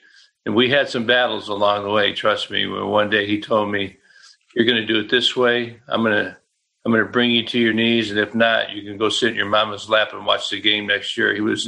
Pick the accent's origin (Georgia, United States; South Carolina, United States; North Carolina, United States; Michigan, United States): Michigan, United States; Waterford; I'm from Waterford, Michigan, and you know, we're a community, it's pretty much rural at the time, right on the edge of kind of society and then the woods, which I always liked.